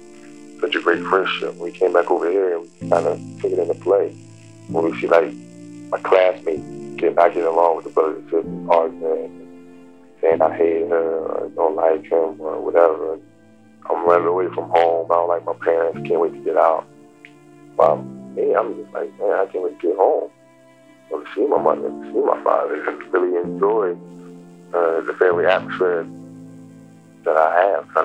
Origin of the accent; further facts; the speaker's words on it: Italy; Like, I grew up in Italy. I didn't have anybody to rely on but my sisters, my mother, and my father.